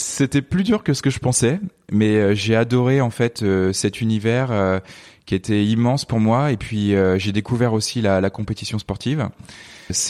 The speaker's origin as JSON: {"language": "French", "town": "Paris", "region": "Île-de-France", "country": "France", "tie": "born or raised there", "said": "je suis né en 1983, donc j'ai grandi à Paris étant plus jeune, avec mes deux frères Olivier et Antoine ainsi que mon papa."}